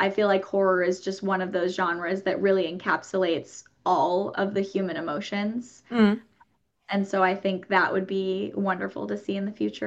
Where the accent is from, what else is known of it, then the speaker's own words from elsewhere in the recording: Kansas City, Missouri, United States; but I grew up in the Midwest in Kansas City.